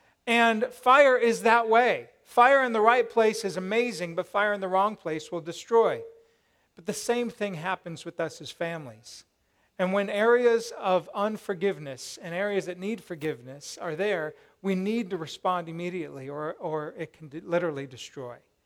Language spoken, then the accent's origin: English; Aurora, Colorado, United States; I grew up in Fox Ridge Farms, and this was this little trailer park in Aurora, Colorado.